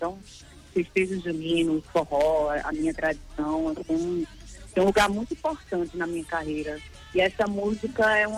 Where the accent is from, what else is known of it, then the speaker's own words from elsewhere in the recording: Northeast Region, Brazil; eu como nordestina